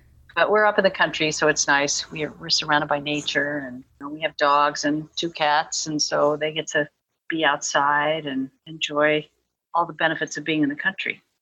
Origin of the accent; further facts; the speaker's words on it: California, United States; I grew up in California.